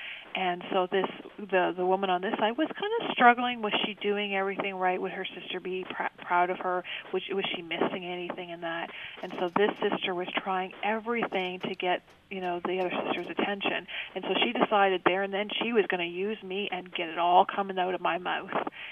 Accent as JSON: {"language": "English", "country": "Canada", "said": "with an American slang, and I'm Canadian."}